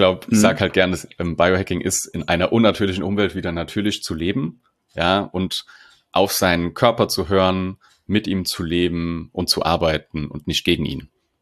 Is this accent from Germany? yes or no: yes; Mainz, Rhineland-Palatinate, Germany; now in Berlin, Germany; ich bin aus dem Mainzer Raum, bin vor 3 oder knapp 3 Jahren nach Berlin gezogen